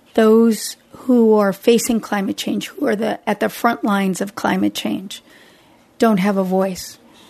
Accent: New Mexico, United States; I grew up in New Mexico, so I came from the desert. And I first saw the ocean when I was 16.

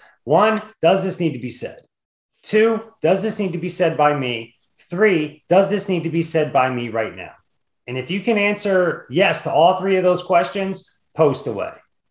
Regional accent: New Jersey, United States; Like, wait, I got a Yankee shirt because I grew up in Jersey.

